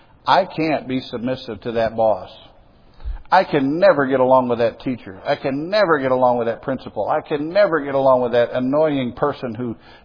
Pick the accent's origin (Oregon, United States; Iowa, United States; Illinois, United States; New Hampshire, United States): Illinois, United States; I grew up in Illinois.